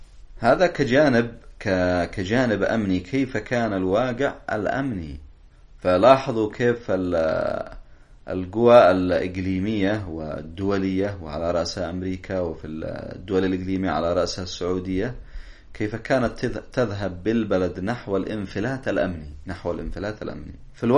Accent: Yemen; ولازم عندنا في اليمن

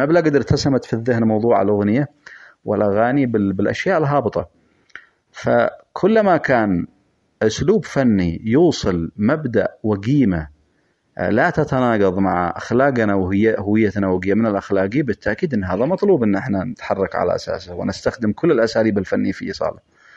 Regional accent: Yemen; إحنا بحاجة ثورة ثقافية، وبحاجة أن نوصل ثقافتنا كشعب يمني

